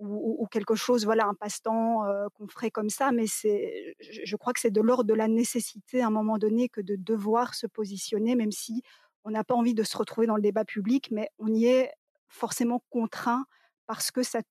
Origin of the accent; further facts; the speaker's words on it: Brussels, Belgium; born there; je suis également bruxelloise de naissance